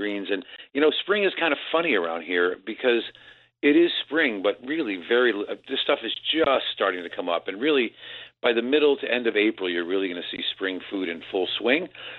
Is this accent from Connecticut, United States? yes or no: yes; New Haven, Connecticut, United States; I grew up in Connecticut, and there's a lot of Neapolitans and Calabrese in my hometown of New Haven.